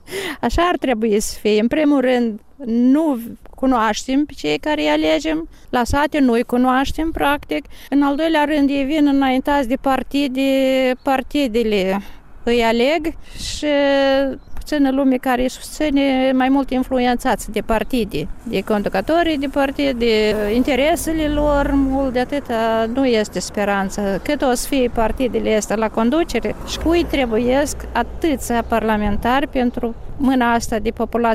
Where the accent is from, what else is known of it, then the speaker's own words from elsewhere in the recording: Moldova; suntem moldoveni.